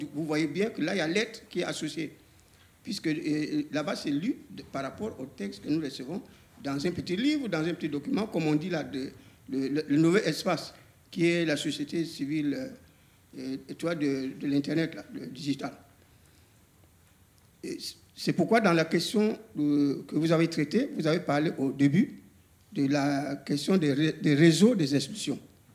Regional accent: Republic of the Congo; now in France; je fais partie de l'espace francophone parce que je suis du Congo-Brazzaville.

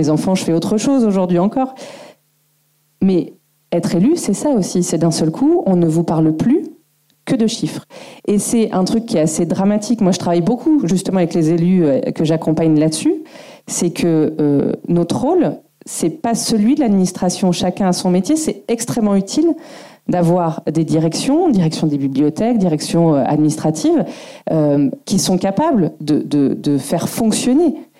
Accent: Bordeaux, Nouvelle-Aquitaine, France; moi, je suis bordelaise.

